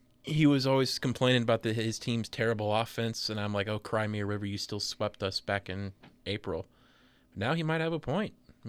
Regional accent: Detroit, Michigan, United States; I'm from Detroit, man. I'm a big hockey fan.

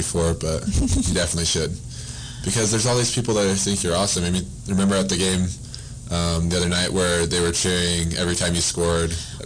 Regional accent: Idaho, United States; The funny thing is, I'm actually from Idaho, which is just north. Yep. And it's actually colder in my hometown than it ever is here.

